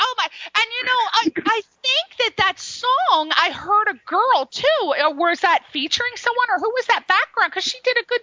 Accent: East Coast, United States; And I am from the East Coast. You know, I tell it honest.

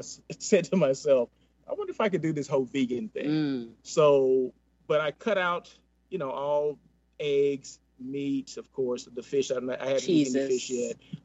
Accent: Blythe, California, United States; How do you remember I'm from Blythe?

